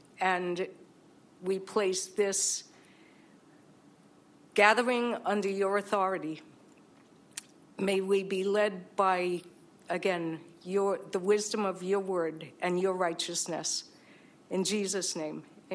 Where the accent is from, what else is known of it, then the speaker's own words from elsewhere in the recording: Bronx, New York, United States; moved away as an adult; now in New Holland, United States; I've been in New Holland since 1989. If you can tell, I'm from the Bronx originally. Came down with two kids